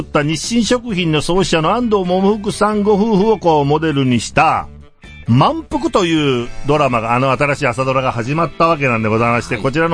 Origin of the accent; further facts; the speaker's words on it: Gifu, Japan; 私のふるさとの岐阜県のですね、